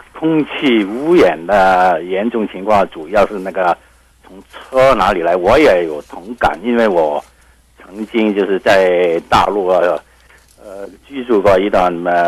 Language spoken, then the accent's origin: Chinese; Hong Kong; 我本身是香港人，我两边都找来找去